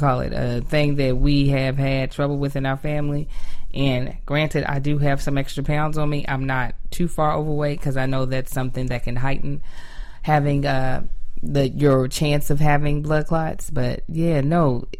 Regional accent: Pennsylvania, United States; I am almost 20 years older than the two of you, born and raised in West Pennsylvania

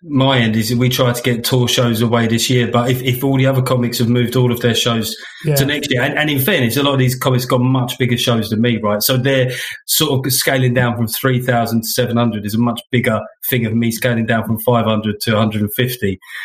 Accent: United Kingdom; And then because something about being British that, I've got swagger.

